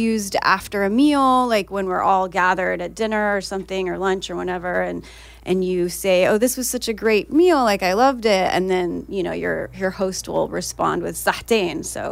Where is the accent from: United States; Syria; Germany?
Syria; Aleppo, Aleppo Governorate; I'm Syrian, so I'm from Aleppo.